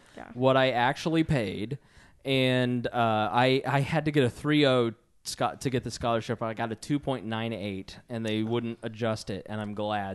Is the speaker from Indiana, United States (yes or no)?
yes; Plainfield, Indiana, United States; I was from Plainfield, so I was around, and you're kind of in the Indy area, too.